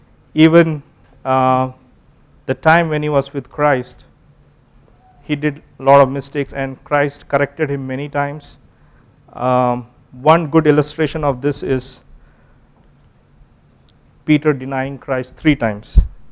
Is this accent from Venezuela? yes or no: no; Kollam, Kerala, India; All our relatives, grandparents, everyone lives here. My wife is from the north, and we are from Kollam, which is south.